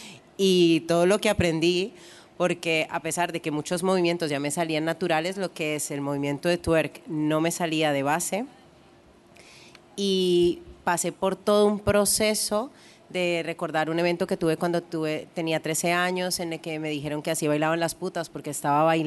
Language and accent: Spanish; Cali, Valle del Cauca, Colombia; yo soy de Cali, Colombia, y en Cali es una ciudad que vibra música, que vibra salsa